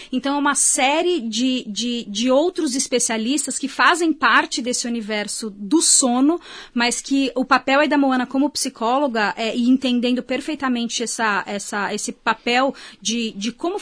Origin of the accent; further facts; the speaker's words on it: São Paulo, Brazil; moved away as an adult; now in Canada; Sou de São Paulo, capital, e tô aqui há 2 meses.